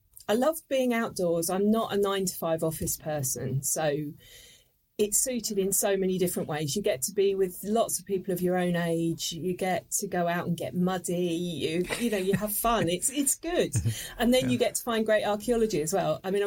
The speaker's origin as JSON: {"language": "English", "region": "South East England", "country": "United Kingdom", "tie": "born or raised there", "said": "I grew up in Sussex. I grew up in Sussex"}